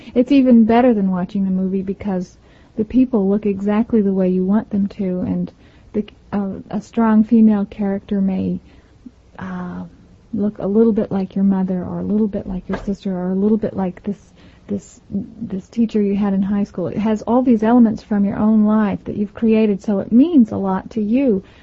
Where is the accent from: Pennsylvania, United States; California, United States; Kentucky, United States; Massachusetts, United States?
Kentucky, United States; Carlisle; The eastern part of Kentucky, sort of wedged in between the bluegrass and the mountains. It was tobacco farming.